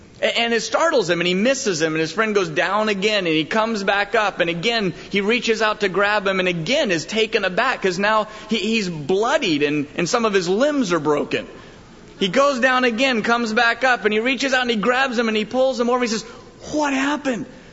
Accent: Florida, United States; now in Colorado Springs, United States; I grew up in South Florida, and I'm a beach hound by nature. And when God said that he wanted me to move to Colorado Springs

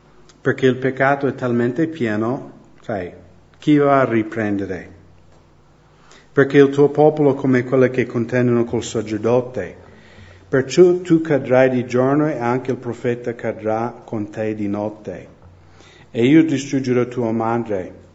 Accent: United States; Italian is a second language; io sono americano, sono pastore della Chiesa Evangelica di Montebelluna.

